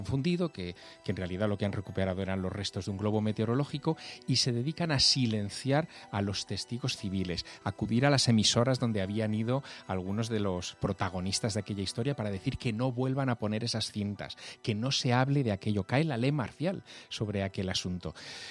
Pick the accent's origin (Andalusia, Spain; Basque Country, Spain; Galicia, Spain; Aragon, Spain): Aragon, Spain; Teruel; yo soy de Teruel